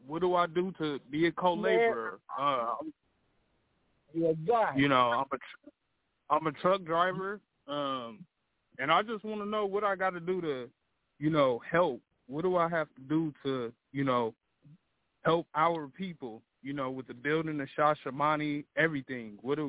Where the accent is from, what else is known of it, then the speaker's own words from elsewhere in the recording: Fresno, California, United States; I'm from Fresno, California, and it's really an honor to be on the line with y'all right now.